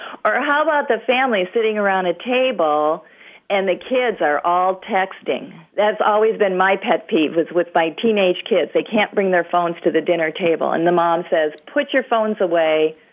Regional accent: Wisconsin, United States; we would do that in our neighborhood where I was growing up in Wisconsin.

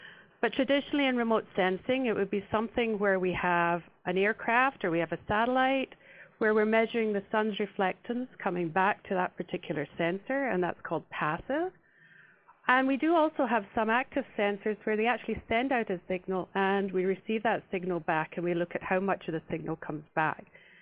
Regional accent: Scotland, United Kingdom; This particular one is Buntata, which comes from Scotland, my home country.

